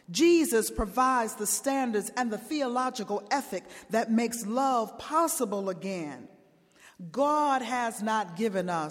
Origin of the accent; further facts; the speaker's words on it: Chicago, Illinois, United States; growing up in the 60s gave me an opportunity to witness the civil rights movement from Chicago. That growing up in Chicago gave me so many rich opportunities to be part of resistance only if from afar